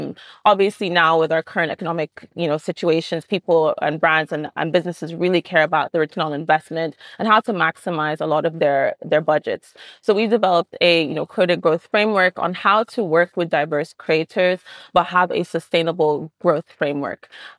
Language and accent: English; Nigeria; also born or lived in United States; So my background, I'm Nigerian, but spent a lot of time in the US, specifically in the media world, as well as advertising world.